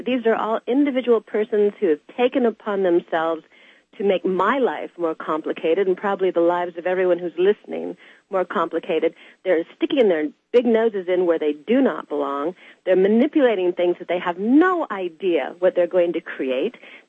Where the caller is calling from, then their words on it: Grass Valley, California, United States; From Northern California. Okay. Grass Valley and above the smog that's produced by Sacramento and blows up this way.